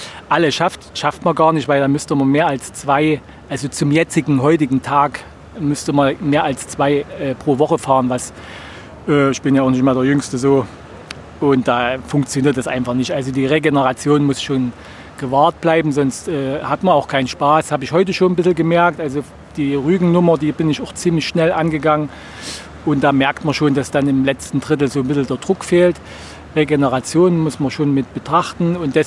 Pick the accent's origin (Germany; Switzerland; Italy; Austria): Germany; Saxony; Ich bin ja Sachse